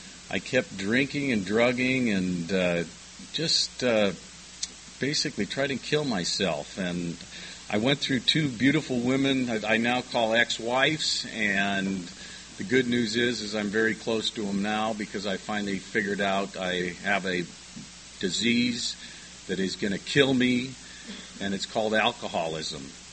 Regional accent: La Jolla, California, United States; I grew up in La Jolla, PB.

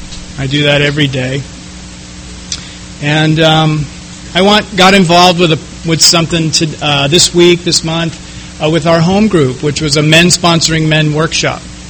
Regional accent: San Francisco, California, United States; So I'm from San Francisco. I was born in 1963, and Now I'm getting old. I am 52 years old.

